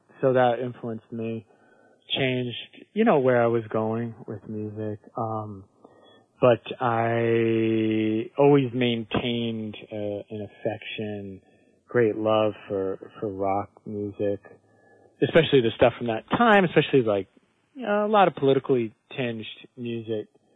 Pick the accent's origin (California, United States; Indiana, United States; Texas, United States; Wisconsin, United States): Wisconsin, United States; Madison; I grew up in Madison, Wisconsin, which is not too far from Canada.